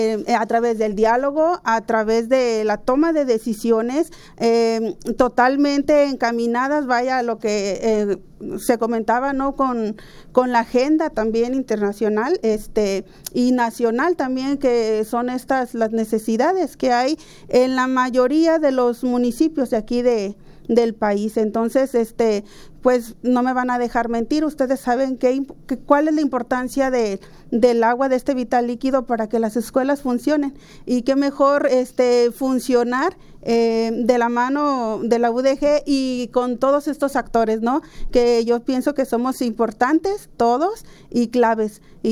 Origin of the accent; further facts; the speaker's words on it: Cocula, Jalisco, Mexico; Yo soy del municipio de Cocula, Jalisco